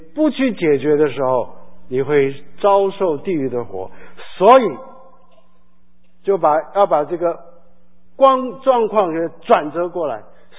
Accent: China; 我们中国人说破镜难重圆

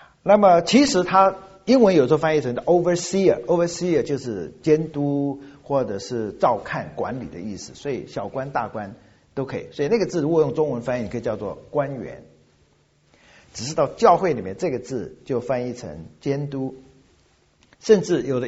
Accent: Fujian, China; 才发现我是福建人，我们福建人有一种规矩

